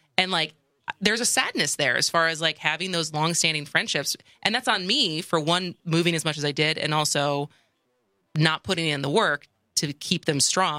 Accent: Madison, Wisconsin, United States; now in Milwaukee, United States; when I got back to Milwaukee, and I moved to Milwaukee because I'm from Madison

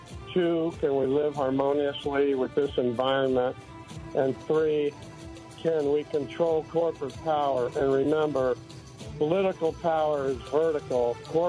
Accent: Oakland, California, United States; When I was growing up, born and raised in Oakland, I had a number of experiences that took me all across the country

